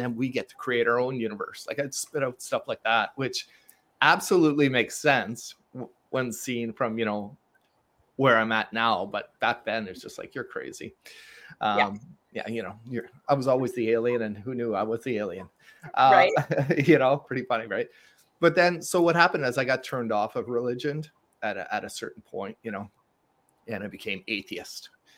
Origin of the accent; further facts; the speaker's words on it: Montreal, Quebec, Canada; I'm originally from Montreal, so I'm French Canadian. And by default, back in those days, you would kind of be Roman Catholic.